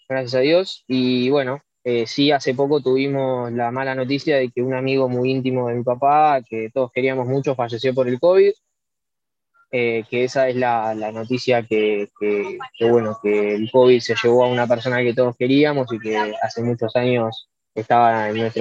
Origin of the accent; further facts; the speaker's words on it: Argentina; Lo que para un argentino quizás es muy problemático es el tema económico, que allá es muy difícil